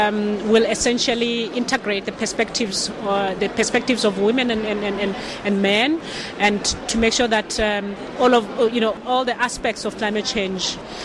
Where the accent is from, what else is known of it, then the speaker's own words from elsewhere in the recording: Johannesburg, Gauteng, South Africa; I'm from Johannesburg, South Africa.